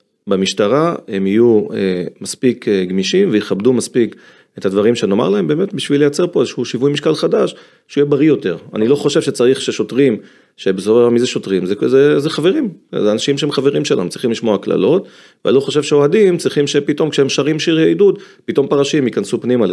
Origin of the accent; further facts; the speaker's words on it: Yavne, Central District, Israel; גדלתי ביבנה בשנות ה-80, אתה גדל בצורה אחרת כשאתה גדל בשכונות האלה.